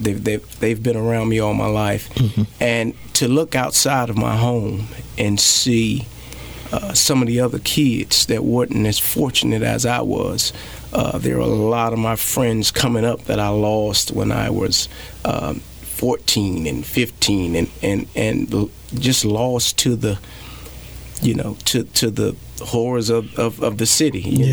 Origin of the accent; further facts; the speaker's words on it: Chicago, Illinois, United States; Well, for myself, growing up in Chicago in the 70s and 80s, it was real tough for my mother, who was a single mother.